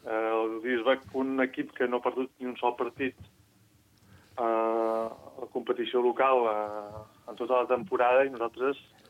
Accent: Sant Sadurní d'Anoia, Catalonia, Spain; jo sóc de Sant Sadurní de tota la vida. Tot i que una temporada vaig estar visquent a Vilafranca. I ara, bueno, hi ha gent que he passat uns dies aquí al Penedès … però de moment em considero de Sant Sadurní.

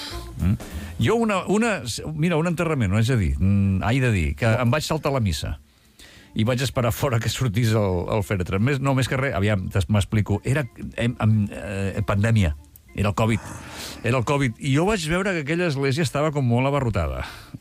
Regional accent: Vilafranca del Penedès, Catalonia, Spain; perquè sóc de Vilafranca i faig el negoci aquí a Vilafranca

